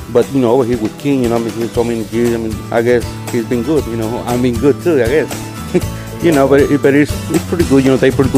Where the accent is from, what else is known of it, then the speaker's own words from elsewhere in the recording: Jicote, Nayarit, Mexico; The state is Nayarit, and my hometown's named Jicote, which is pretty close to Tepic, which is the capital of my state, 22 miles north of it.